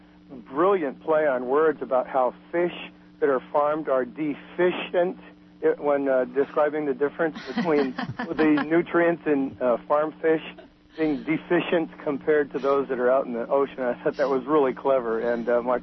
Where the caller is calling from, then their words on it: Fort Bragg, United States; Hi, yes, I'm calling from Fort Bragg, where it's supposed to get down to 32 later tonight